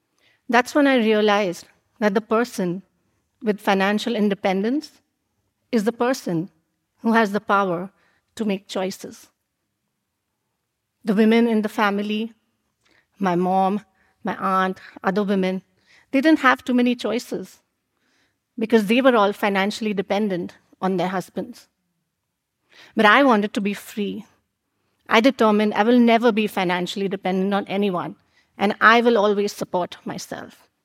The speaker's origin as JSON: {"language": "English", "town": "Mumbai", "region": "Maharashtra", "country": "India", "tie": "born or raised there", "said": "Growing up in Mumbai, India, I was always surrounded by family, aunts, uncles, cousins."}